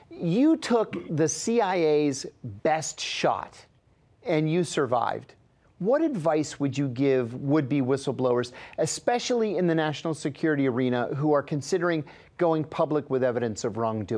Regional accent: Pennsylvania, United States; born there; it's not classified that I was born in Pennsylvania.

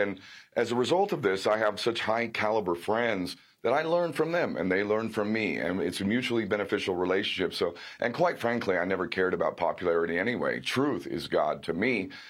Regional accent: California, United States; I grew up in SoCal. I mean, how much money do you make? What kind of car do you drive?

